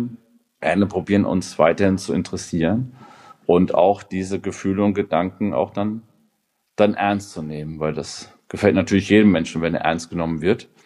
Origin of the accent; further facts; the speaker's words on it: Mainz, Rhineland-Palatinate, Germany; bei uns hier in Mainz, ich komme aus Mainz